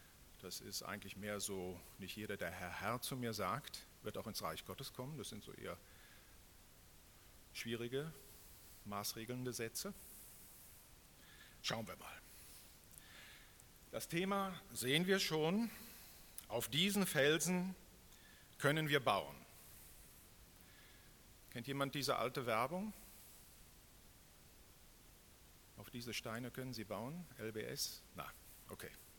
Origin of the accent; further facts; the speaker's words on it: Graz, Styria, Austria; Wir versuchen ja als Grazer immer irgendetwas Besonderes als Hauptstadt darzustellen